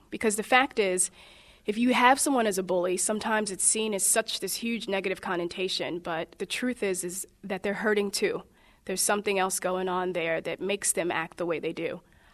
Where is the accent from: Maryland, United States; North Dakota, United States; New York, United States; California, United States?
Maryland, United States; Baltimore; I grew up in Baltimore in all public schools, all African-American population.